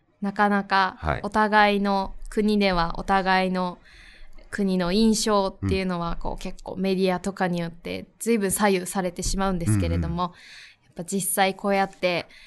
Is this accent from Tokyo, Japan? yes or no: yes; Tokyo, Japan; also born or lived in Kanagawa / Fukuoka; 神奈川で生まれて福岡と東京で育った